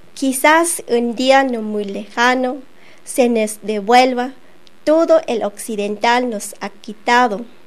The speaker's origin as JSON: {"language": "Spanish", "town": "Arica", "region": "Arica y Parinacota", "country": "Chile", "said": "Soy de Chile, de la ciudad de Arica, frontera con Perú. Soy descendiente de Aymara"}